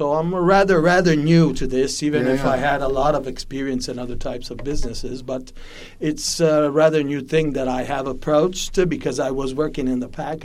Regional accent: Italy; English is a second language; people are surprised when I say I come from Italy and I live in Italy, of course

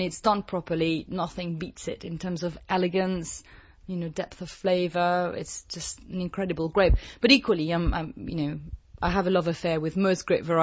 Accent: Cognac, Nouvelle-Aquitaine, France; English is a second language; So I'm French, as you can probably hear from my name. I was brought up in Cognac, and my family have a vineyard.

